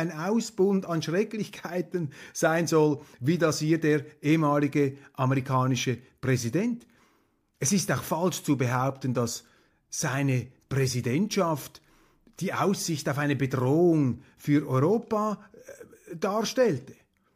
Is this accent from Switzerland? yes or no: yes; Switzerland; now in Germany; Und ich sage Ihnen als Schweizer, ich bin froh, dass wir in Deutschland momentan so einen Kanzler haben.